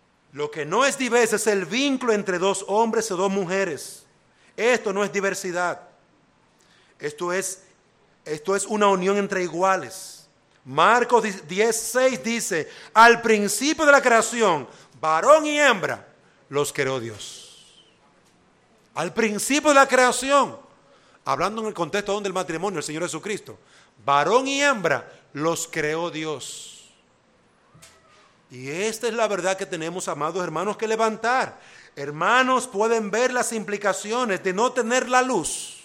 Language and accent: Spanish; Dominican Republic; Por eso es que nosotros, como dominicanos, tenemos una oportunidad